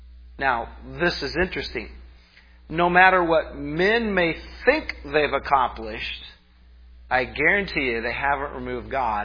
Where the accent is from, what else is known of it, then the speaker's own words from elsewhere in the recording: United States; as a Christian and as an American, when we see all the chaos going around in our country